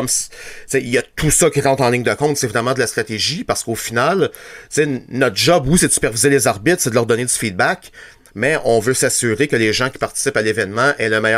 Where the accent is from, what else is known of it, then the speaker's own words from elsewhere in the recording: Quebec, Canada; Mais quand on vient du Québec, de par la langue, on est facilement sur le spot.